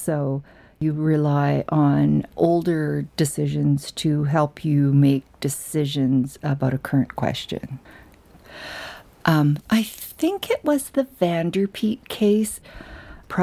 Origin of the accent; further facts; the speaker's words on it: British Columbia, Canada; I'm Kwagilt from Northern Vancouver Island.